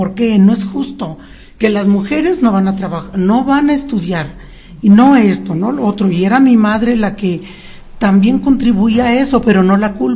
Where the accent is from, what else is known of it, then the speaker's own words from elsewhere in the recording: Coahuila, Mexico; moved away; De Coahuila.